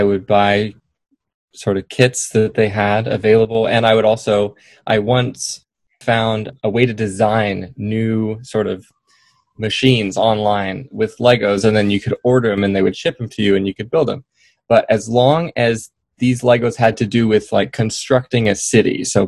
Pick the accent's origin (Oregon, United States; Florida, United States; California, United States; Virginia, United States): Oregon, United States; Portland; I'm from Portland, Oregon. I was born here and I grew up here. I've pretty much lived here all my life, actually.